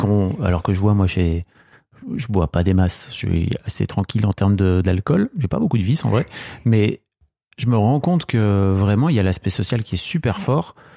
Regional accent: Hauts-de-France, France; nous on vient du Nord, donc on a le droit

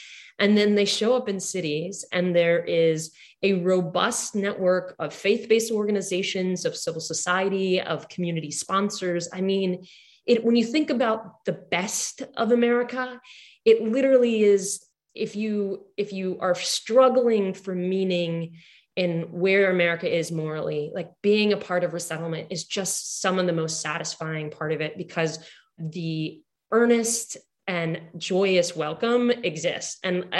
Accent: Houston, Texas, United States; maybe it's because I grew up in Houston, a city that had just massive, like, holding out of the center during the oil crisis. Like, downtown was abandoned, and we lived downtown

